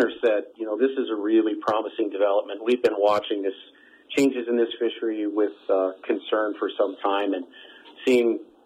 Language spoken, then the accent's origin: English; Montana, United States; Someone that was born and raised in Montana, lifelong fisherman myself